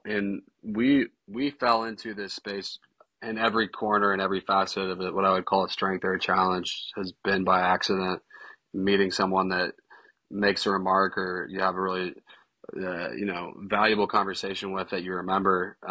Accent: Warsaw, Indiana, United States; also born or lived in Detroit / Columbus; Yeah, believe it or not, I was born from Amish midwives in Warsaw, Indiana.

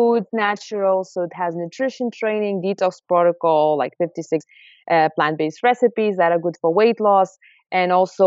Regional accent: Lithuania; English is a second language; also born or lived in London, United Kingdom / Thailand; No, I'm from Lithuania originally, but I lived in London.

